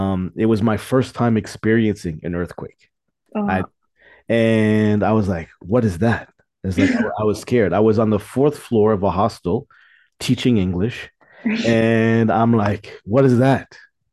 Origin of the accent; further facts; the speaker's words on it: Toronto, Ontario, Canada; also born or lived in Ottawa; now in Hualien, Taiwan; I was born in Canada. Yeah, I was born in Ottawa, then I moved to Toronto. So yeah. So and now I live in Hualien.